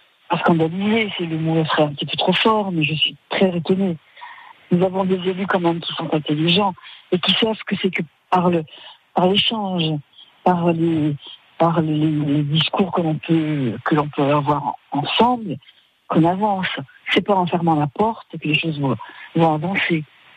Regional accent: Corsica, France; Moi, je vis en Corse, je suis corse

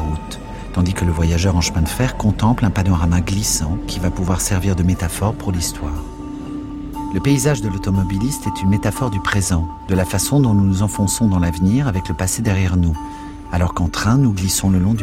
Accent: Paris, Île-de-France, France; Non seulement je suis un Parisien, mais je suis aussi un cheminot.

